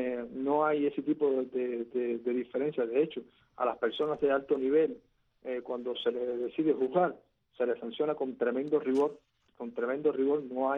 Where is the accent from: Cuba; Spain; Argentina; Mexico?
Cuba; como cubano